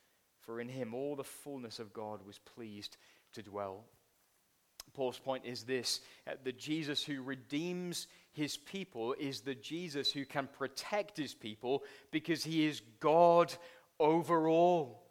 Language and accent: English; England, United Kingdom; So as English people do, we gave each other a sheepish nod and stood there awkwardly for 5 minutes in total silence.